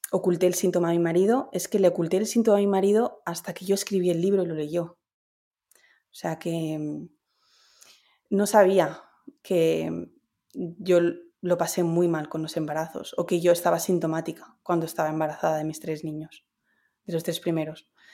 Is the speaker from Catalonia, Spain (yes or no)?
yes; Barcelona, Catalonia, Spain; also born or lived in Madrid; yo ya ahogada de estar en Madrid, porque claro, yo soy de Barcelona, entonces para mí el mar es importante, ¿no? Vivir cerquita del mar.